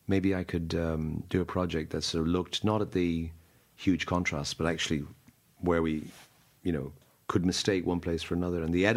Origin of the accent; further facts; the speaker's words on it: Dublin, Leinster, Ireland; moved away as an adult; I'm from Dublin, grew up in Dublin, and at the age of whatever, 23, I left, and I never lived here since, but I visit a lot.